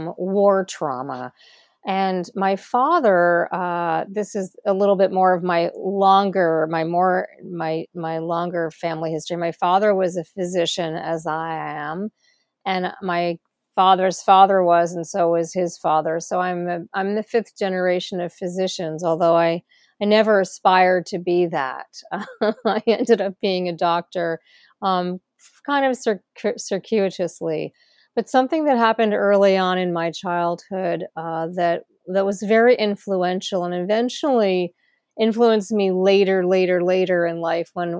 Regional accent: New Jersey, United States; I was born in New Jersey in the United States. I grew up in a suburban town.

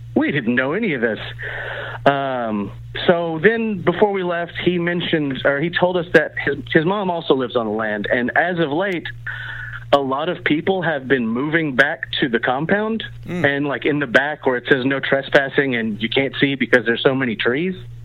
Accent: Waco, Texas, United States; She's like, where y'all from? I'm from Waco. She's from Austin.

